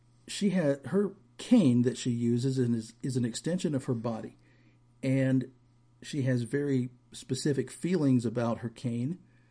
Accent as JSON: {"language": "English", "region": "Bible Belt", "country": "United States", "tie": "born or raised there", "said": "Growing up in the Bible Belt, I knew a lot of people"}